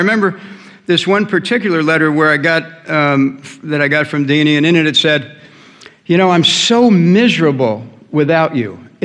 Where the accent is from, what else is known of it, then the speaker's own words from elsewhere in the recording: Bayonne, New Jersey, United States; You know, I grew up in Bayonne, New Jersey, 1952, just after that group of men, mostly in those days, had come back from World War II.